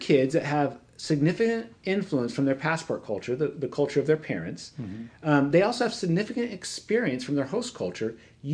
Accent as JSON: {"language": "English", "region": "California", "country": "United States", "said": "And I come from California culture yeah. where we're all in the same hot tub."}